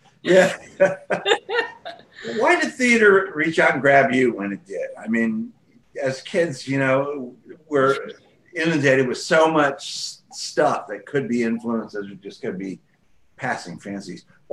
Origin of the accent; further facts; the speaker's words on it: St. Petersburg, Florida, United States; I was born and raised in St. Pete. I remember taking a school trip to the Sponge Docks in the fourth grade, you know.